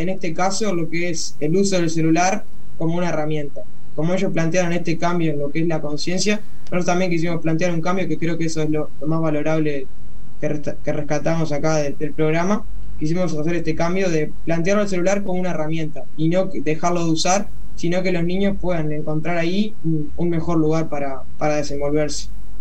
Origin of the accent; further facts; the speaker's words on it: Carmelo, Colonia, Uruguay; nosotros somos de Carmelo, el departamento de Colonia, en Uruguay.